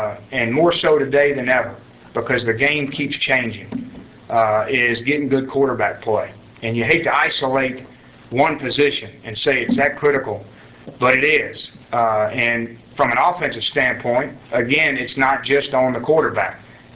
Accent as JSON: {"language": "English", "town": "Athens", "region": "Texas", "country": "United States", "tie": "born or raised there", "said": "And, I grew up in Athens, a small town."}